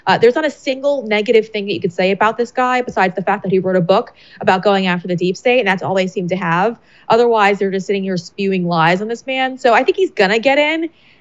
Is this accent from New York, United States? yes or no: yes; New York, United States; As you know, I'm a New Yorker, recovering New Yorker.